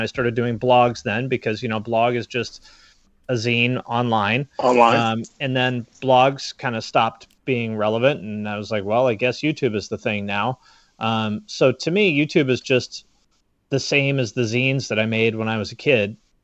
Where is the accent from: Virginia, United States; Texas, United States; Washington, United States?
Washington, United States; Seattle; I don't know that I'm the person necessarily to tell that story because you know I'm from Seattle